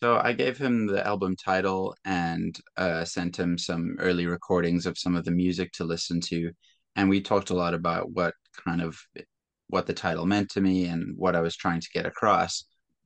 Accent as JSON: {"language": "English", "country": "Zimbabwe", "tie": "born or raised there", "said": "growing up in Zimbabwe, there's the music there that has, you know, I was hearing as a child and my whole upbringing."}